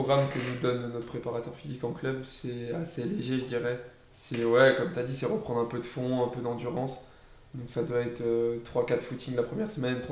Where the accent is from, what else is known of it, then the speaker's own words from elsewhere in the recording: Annecy, Auvergne-Rhône-Alpes, France; born there; Je suis né à Annecy.